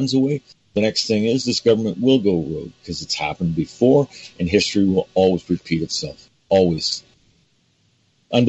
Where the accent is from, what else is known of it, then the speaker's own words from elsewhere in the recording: Toronto, Ontario, Canada; I grew up in Toronto, Jürgen. That's where my schooling was in downtown Toronto, is where I was brought up. And King George Public School in Toronto is where I went to school.